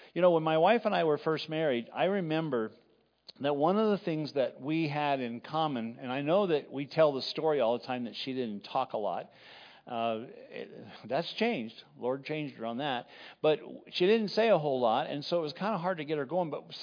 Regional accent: Texas, United States; I never hadn't even ever been to New York at that time. And so, I mean, I came from Texas.

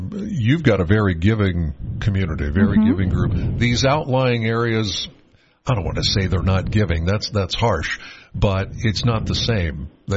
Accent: Penns Valley, Pennsylvania, United States; Okay. I'm from Penns Valley.

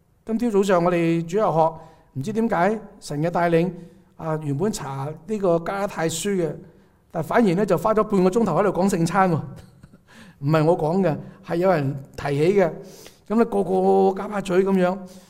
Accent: China; 我们中国人有清明节

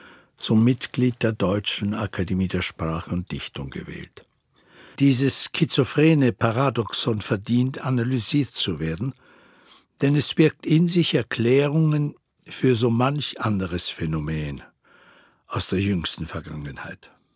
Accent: Czechia; moved away as an adult; now in Austria; Zur Krönung wurde ich etwas später aus meiner Heimat gewaltsam nach Österreich abgeschoben.

